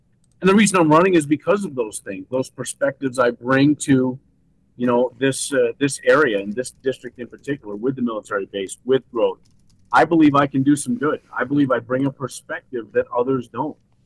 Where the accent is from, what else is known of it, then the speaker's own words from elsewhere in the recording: Portland, Maine, United States; also born or lived in Sioux Falls; I was born in Portland, Maine. I grew up in Portland, Maine.